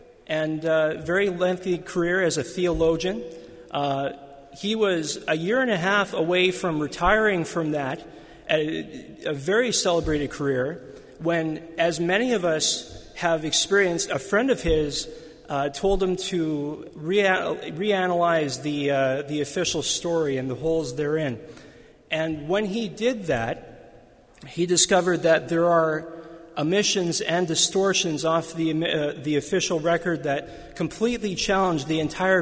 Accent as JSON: {"language": "English", "country": "Canada", "said": "So I'm very proud, as a Canadian especially, to see everyone here today"}